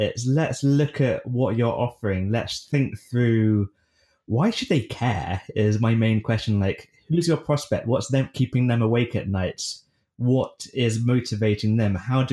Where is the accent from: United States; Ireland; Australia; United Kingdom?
United Kingdom; I'm British. We have different swearing standards.